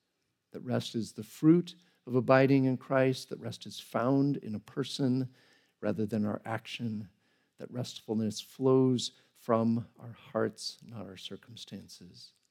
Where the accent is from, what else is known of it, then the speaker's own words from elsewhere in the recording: Oregon, United States; I grew up in the Pacific Northwest in Oregon